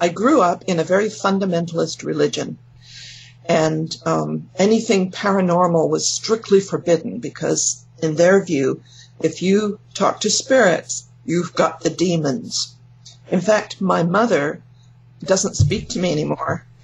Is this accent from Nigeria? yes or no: no; England, United Kingdom; now in California, United States; Well, I'm from England, but yeah. I know I don't sound like anymore, because I've been here for more than 50 years in California. I grew up as a Jehovah's Witness.